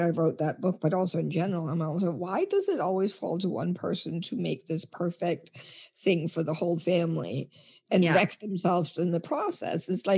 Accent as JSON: {"language": "English", "country": "Denmark", "said": "I'm from Denmark. Christmas is the 24th of December in the evening, and then you do specific things, right?"}